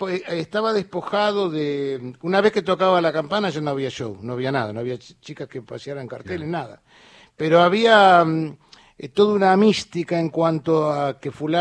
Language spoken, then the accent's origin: Spanish; Argentina; cómo somos argentinos